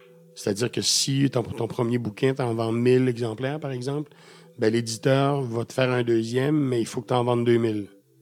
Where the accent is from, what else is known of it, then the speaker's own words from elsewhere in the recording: Quebec, Canada; Chez nous, au Québec, les librairies indépendantes